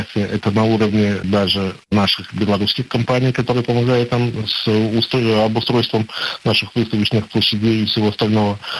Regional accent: Belarus; now in Russia; Сам я белорус, хотя уже, наверное, 30 год здесь живу, в Башкортостане. Прикипел, можно уже сказать, к региону.

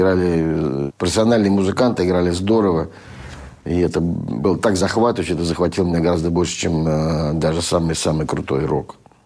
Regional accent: Saint Petersburg, Russia; Также у нас в доме, где я родился, жил в Ленинграде

